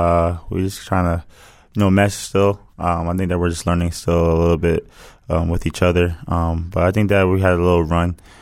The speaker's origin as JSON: {"language": "English", "region": "New Jersey", "country": "United States", "said": "I'm from New Jersey, so it's not a lot of things over there that's like resembles a rodeo."}